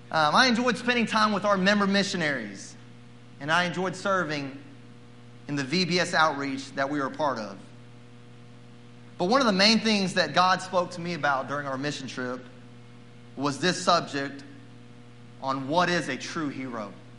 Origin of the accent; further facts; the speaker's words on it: North Carolina, United States; As a child growing up in North Carolina, I had three heroes or people I looked up to.